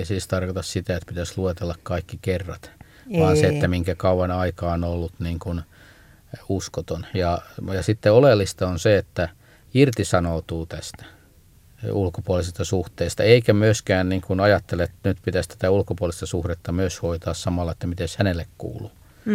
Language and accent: Finnish; Forssa, Tavastia Proper, Finland; now in Helsinki, Finland; mä niin kun jo pienestä pojasta alkaen luin Raamattua. Olen lukenut jo muutaman kerran kannesta kanteen ennen kuin muutin tuolta Forssasta Helsinkiin.